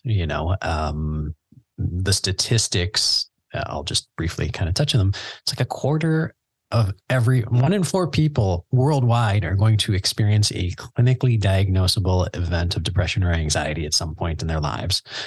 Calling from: Canada; I mean, I'm in Canada. I'm recording from Canada right now.

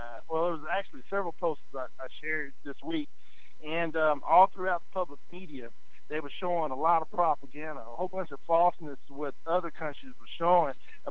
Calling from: Lubbock, Texas, United States; from Lubbock, Texas.

